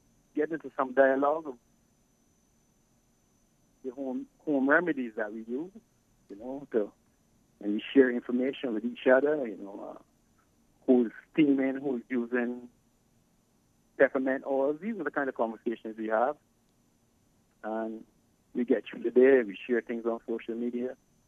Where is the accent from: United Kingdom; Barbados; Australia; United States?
Barbados; Manning's Village, Saint George; moved away; Well, I've been living out of Barbados now for about 32 years. From a small village in Barbados, village called Manning's Village, St. George.